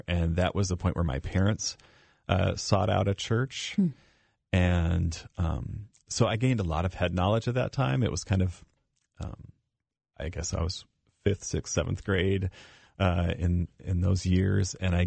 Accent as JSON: {"language": "English", "region": "Michigan", "country": "United States", "tie": "born or raised there", "said": "I grew up in Michigan, but there was an organization called Youth Encounter."}